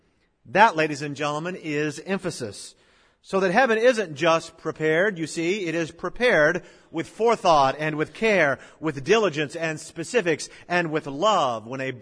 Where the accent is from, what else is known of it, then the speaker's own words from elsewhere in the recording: Norfolk, Virginia, United States; born there; also born or lived in Wichita Falls; I was born in Norfolk, Virginia, and there my home was actually a trailer, a mobile home, which was my grandmother's at the time. When we then moved from there to Wichita Falls, Texas, we lived in a duplex apartment.